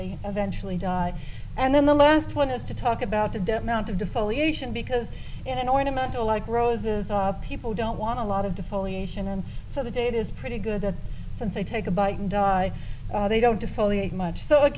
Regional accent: New York, United States; And I'm from New York, so actually this is how I usually talk.

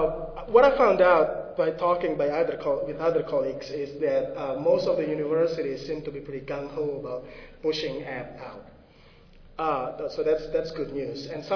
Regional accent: South Dakota, United States; And I'm from South Dakota, and in South Dakota, dead zones are real.

